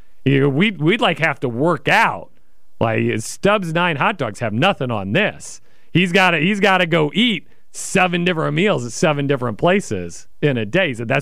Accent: Wichita, Kansas, United States; Now, factor number one, I grew up in Wichita, Kansas.

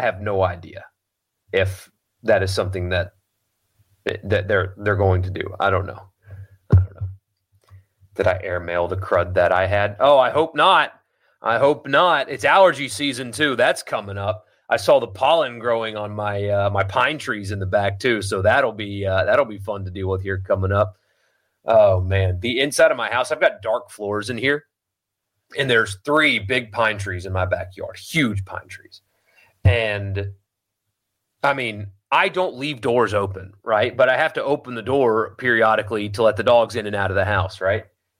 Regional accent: South Carolina, United States; Growing up in South Carolina, maybe it's just a South Carolina thing or what, I don't know, but spring break was not a big deal where I grew up.

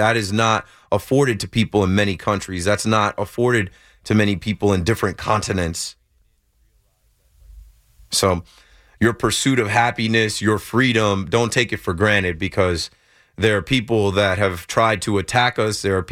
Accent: United States; But as an American man, as someone who's proud to be American, as a black American

